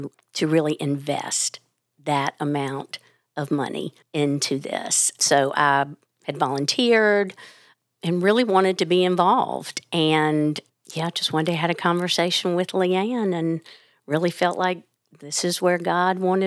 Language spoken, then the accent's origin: English; Greenville, South Carolina, United States; also born or lived in Atlanta, United States; I am originally from Greenville, grew up here, went to Clemson, but then lived in Atlanta, met my husband there. We got married, raised both of our girls in Atlanta, so was there for a long time, like 35 years, and moved back to Greenville about 7 years ago.